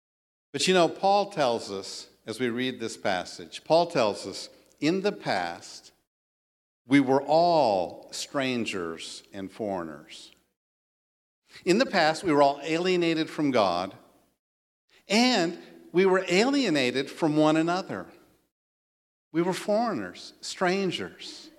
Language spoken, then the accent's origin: English; United States; now in China; Now, I love the fact that I'm an American, and I thank the Lord for that.